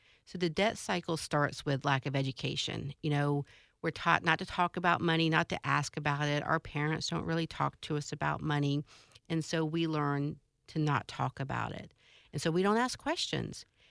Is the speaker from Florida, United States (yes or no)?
yes; Jacksonville, Florida, United States; Well, I'm a Jacksonville native, so I grew up. This is my hometown.